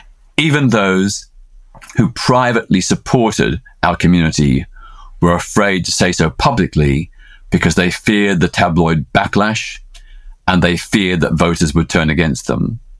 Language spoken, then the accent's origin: English; Australia; born there; many people objected to the fact that I was born in Australia